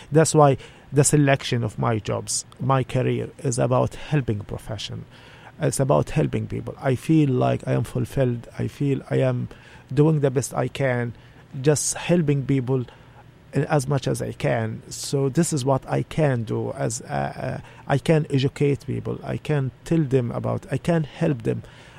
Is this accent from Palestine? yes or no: yes; Gaza Strip, Palestine; English is a second language; now in Olympia, United States; Growing up in Gaza. Growing up seeing orphans.